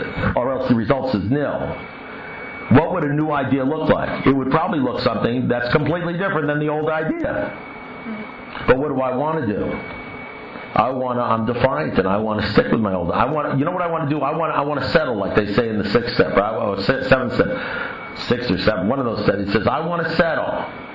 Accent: New York, United States; you know, I'm originally from New York. In New York, when you're talking to an alkie or anybody from New York, they drive you crazy

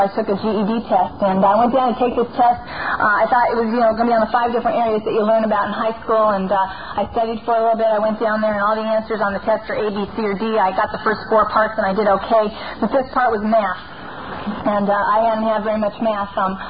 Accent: Venice, California, United States; born or raised there

